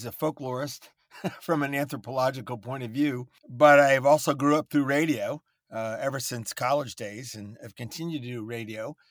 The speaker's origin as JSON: {"language": "English", "town": "Old Lyme", "region": "Connecticut", "country": "United States", "tie": "born or raised there", "also_born_or_lived": "New York City, New York / Long Island", "said": "And then we moved out onto Long Island for a few years. But I really grew up formatively in a small town in Connecticut called Old Lyme on the Connecticut"}